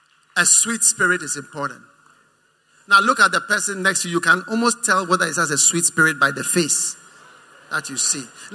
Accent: Ghana; If I was only an American, now look at me, I'm a Ghanaian. Ghanaian.

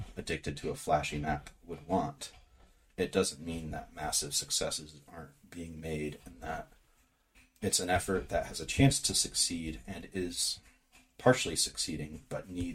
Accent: United States; That's as an American, though. So it's this weird privilege to come from a place where the background risks are already high.

